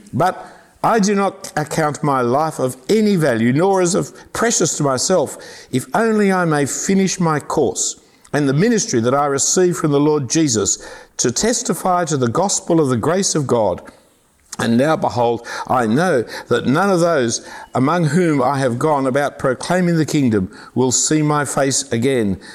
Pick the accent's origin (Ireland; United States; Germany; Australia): Australia; it's very hard watching cricket as an Australian now, it's just embarrassing.